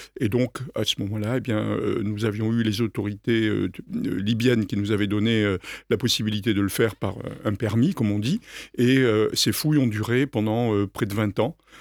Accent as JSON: {"language": "French", "country": "Algeria", "tie": "born there", "moved": "yes", "said": "je suis né en Algérie dans les années 50. Quand on est là-bas, on a un masque et des palmes dès qu'on a... dès qu'on sait marcher"}